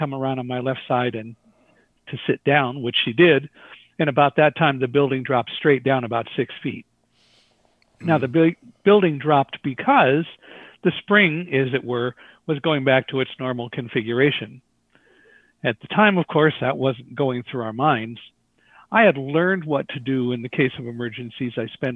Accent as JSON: {"language": "English", "town": "Palmdale", "region": "California", "country": "United States", "tie": "born or raised there", "said": "I grew up in Palmdale, California, right on the San Andreas Fault"}